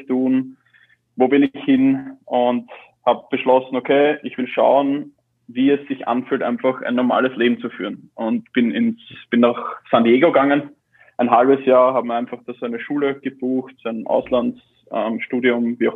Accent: Baden, Lower Austria, Austria; ich komme ja doch aus Baden

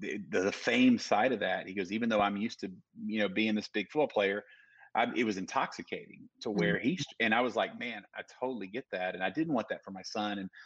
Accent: Dallas, Texas, United States; but I grew up in Dallas

